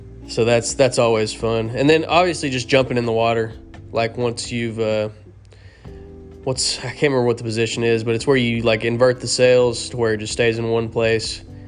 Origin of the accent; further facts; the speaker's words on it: United States; I'm an American, damn it.